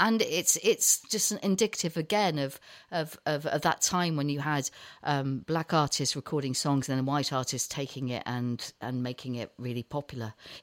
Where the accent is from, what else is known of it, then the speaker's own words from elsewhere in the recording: West Midlands, United Kingdom; Yeah, and I grew up in Herefordshire.